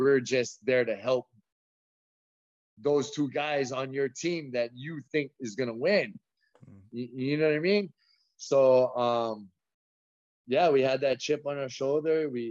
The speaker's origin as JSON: {"language": "English", "region": "Hawaii", "country": "United States", "tie": "born or raised there", "said": "Yeah, but I'm American, you know what I mean? But I'm from Hawaii. I was born and raised in Hawaii. So I'm not from the States. But I am."}